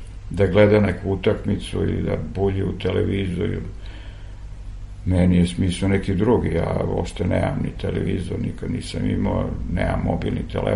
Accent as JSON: {"language": "Serbian", "country": "Serbia", "said": "kad kažete da ste iz Srbije"}